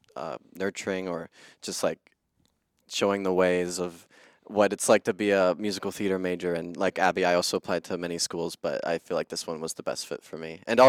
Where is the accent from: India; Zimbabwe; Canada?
Canada; Toronto, Ontario; now in Milwaukee, United States; and I'm from Toronto, Canada. So I am an international student.